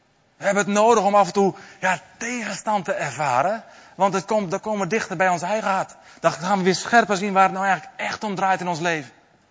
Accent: Netherlands; Daar kunnen wij als Nederlanders niet zo goed mee omgaan.

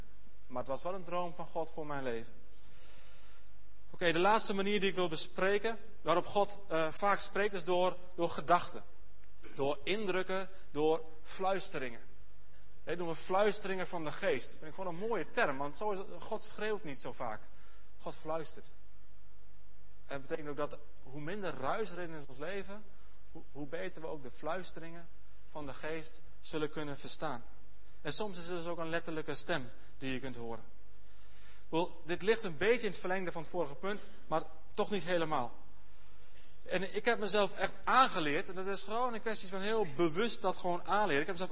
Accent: Alteveer, Netherlands; born there; in mijn geboortedorp Alteveer.

